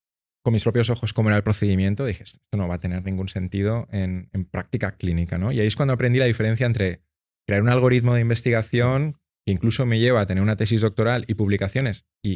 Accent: Benicarló, Valencian Community, Spain; yo la verdad es que soy de Benicarló, me fui a estudiar a Valencia, hice teleco

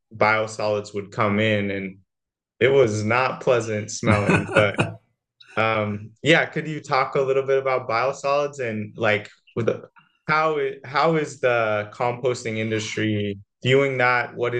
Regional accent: Portland, Oregon, United States; like in my hometown of Portland, Oregon

